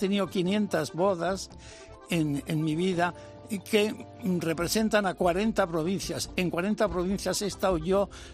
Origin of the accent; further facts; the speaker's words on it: Bilbao, Basque Country, Spain; mi patria está en Bilbao, pero en un Bilbao no paleto, sino un Bilbao abierto, un Bilbao que mis padres me enseñaron a amar